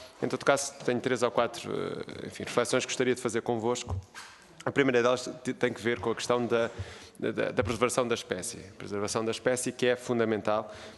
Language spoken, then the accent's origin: Portuguese; Sines, Setúbal, Portugal; Eu, que sou de Sines, conheço bem, de facto, a importância da sardinha no nosso país.